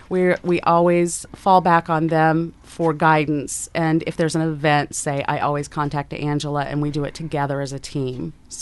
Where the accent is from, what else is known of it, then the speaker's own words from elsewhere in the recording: Missouri, United States; moved away as an adult; also born or lived in Kodiak, Alaska; Both Jay and I were raised in Missouri, and that's where we met, childhood sweethearts